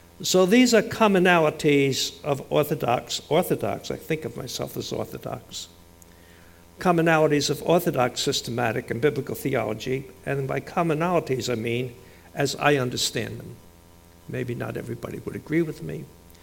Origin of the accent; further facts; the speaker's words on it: New Jersey, United States; accent: Jersey; He hadn't yet picked up my Jersey accent.